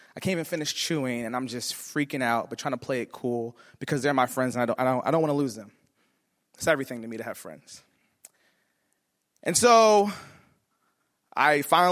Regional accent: Elwood, New Jersey, United States; And I grew up in Elwood, New Jersey, and I grew up in a rural suburban area in a white house with my grandparents.

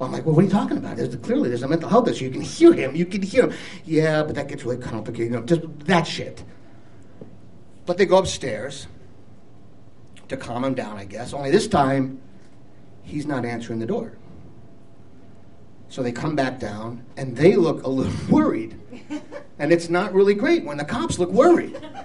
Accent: New York, United States; I mean, look, I'm from New York.

